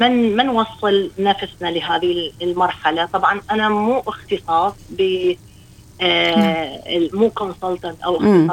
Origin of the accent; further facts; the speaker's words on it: Iraq; now in Australia; واحنا راح نعرض اشياءنا العراقيه وتاريخنا العراقي